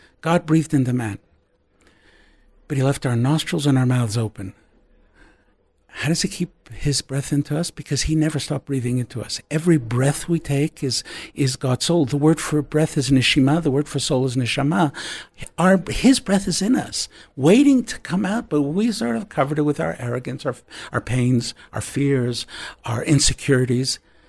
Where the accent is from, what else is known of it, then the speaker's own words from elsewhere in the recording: Canada; and I'm saying this as a Canadian